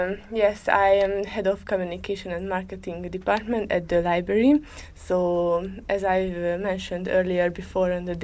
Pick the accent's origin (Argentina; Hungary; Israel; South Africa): Hungary; Debrecen, Hajdú-Bihar; English is a second language; I'm from Hungary, from Debrecen, the eastern part of Hungary.